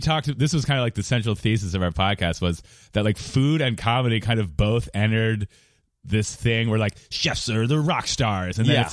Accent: Philadelphia, Pennsylvania, United States; Yeah, I grew up in Philly.

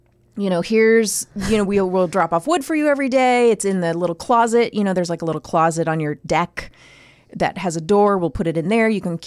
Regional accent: United States; I'm American, damn it.

